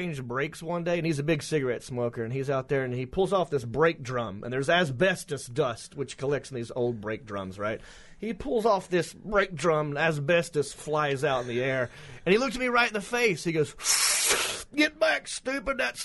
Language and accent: English; Hickory, North Carolina, United States; A little bit. I mean, I grew up in Hickory, North Carolina.